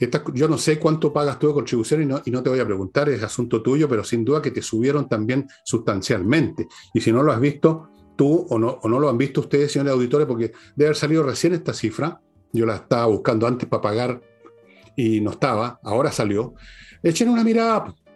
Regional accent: Chile; con muchos esfuerzos de muchos años, como tantos chilenos, junté plata para tener un pie

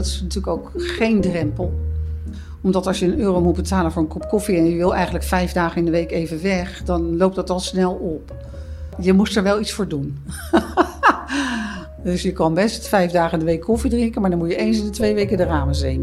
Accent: Oegstgeest, South Holland, Netherlands; born there; Ik ben geboren in Oegstgeest.

